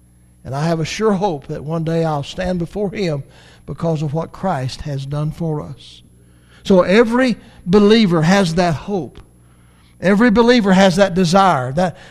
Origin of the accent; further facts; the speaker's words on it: United States; I'm an American, and I have citizenship also in heaven.